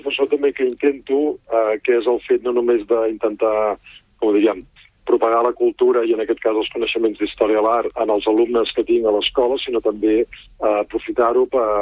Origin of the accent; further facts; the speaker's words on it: Mataró, Catalonia, Spain; jo sóc de Mataró i visc aquí a la comarca